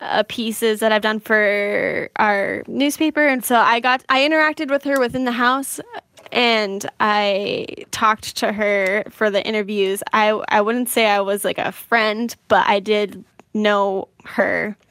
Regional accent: Boston, Massachusetts, United States; I'm originally from Boston, and what got me into journalism was actually the Boston Marathon bombing.

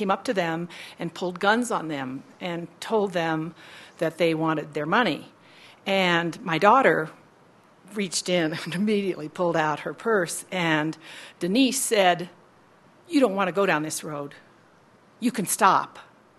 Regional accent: Oakland, California, United States; from Oakland, California

